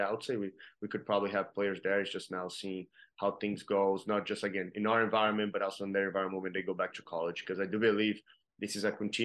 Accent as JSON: {"language": "English", "country": "Brazil", "said": "I'm from Brazil."}